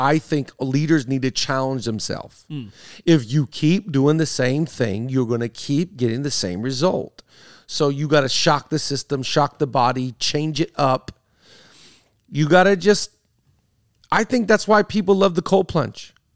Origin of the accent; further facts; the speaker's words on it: United States; I you know, because American Airlines, I'm an American guy. I fly American.